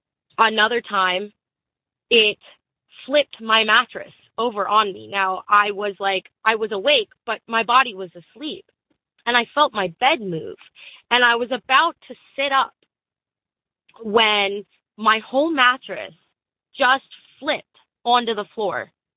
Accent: East Coast, United States; I am 25 and from the East Coast of America.

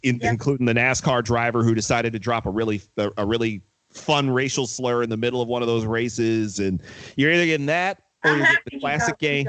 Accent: Detroit, Michigan, United States; I'm 40 years old. I'm black. I grew up in Detroit in the 1980s and 90s.

